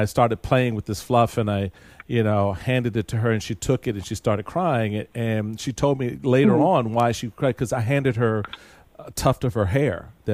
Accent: Washington, District of Columbia, United States; I, too, native Washingtonian.

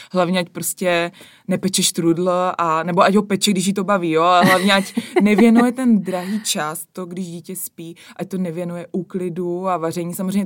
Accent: Krnov, Moravian-Silesian Region, Czechia; A my jsme vlastně 3 kamarádky z Krnova, rodačky z Krnova. Teďka každá bydlíme jinde.

